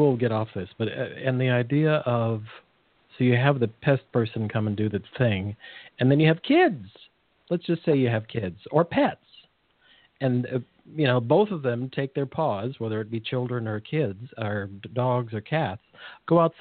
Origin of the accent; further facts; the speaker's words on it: California, United States; I'm from California. I didn't